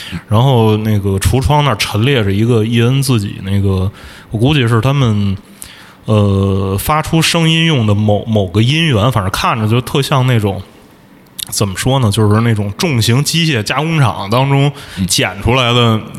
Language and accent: Chinese; China; 就是我们是中国来的